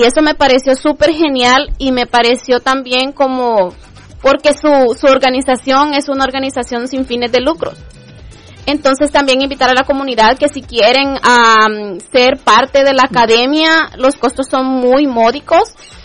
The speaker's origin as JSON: {"language": "Spanish", "country": "Honduras", "said": "podemos hacerla como hondureñas porque somos tres hondureñas"}